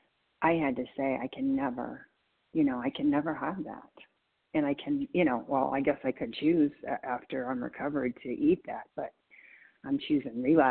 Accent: Colorado, United States; I'm from Colorado

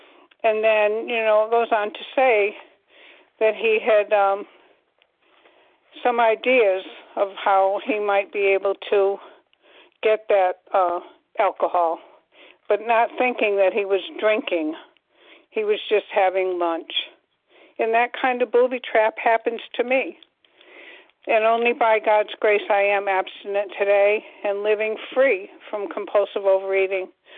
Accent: Connecticut, United States; I'm from Connecticut.

